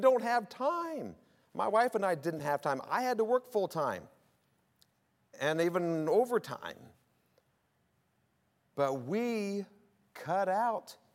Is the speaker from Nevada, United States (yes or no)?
no; Missouri, United States; And in my home state of Missouri, I looked and there is a place, bingo, 100 square mile radius, no church.